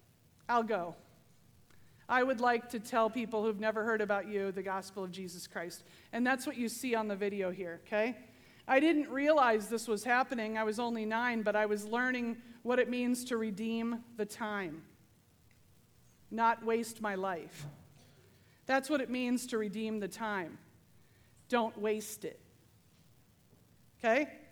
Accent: Ankeny, Iowa, United States; So I grew up in Iowa, in Ankeny, Iowa, okay? When I was a little girl, I lived in Ankeny.

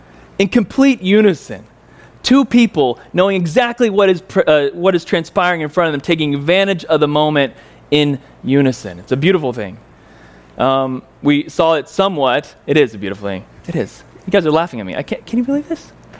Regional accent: Stillwater, Oklahoma, United States; I'm from Oklahoma. We lived in Stillwater, Oklahoma, and he commuted to Ponca City, Oklahoma, where he had a CPA firm.

